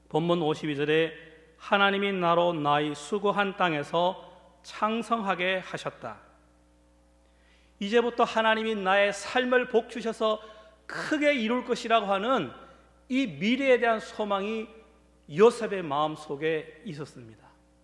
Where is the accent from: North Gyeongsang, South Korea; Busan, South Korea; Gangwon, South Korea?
North Gyeongsang, South Korea; 제가 태어난 곳은 경상북도 금능군 부항면 파천리 산골입니다.